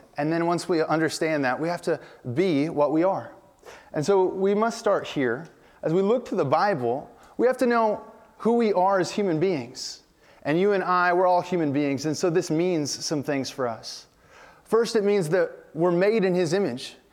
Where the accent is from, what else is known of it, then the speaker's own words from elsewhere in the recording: United States; And I love that idea too as an American.